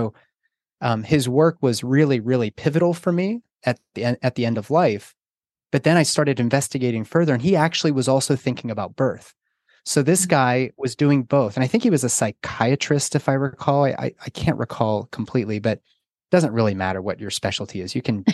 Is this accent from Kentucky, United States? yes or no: no; Pittsburgh, Pennsylvania, United States; I grew up in Pittsburgh.